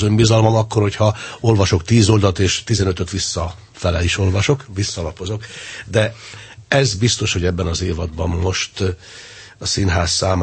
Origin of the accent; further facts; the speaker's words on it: Székesfehérvár, Fejér, Hungary; picit hagy büszkélkedjek én félig meddig székesfehérváriként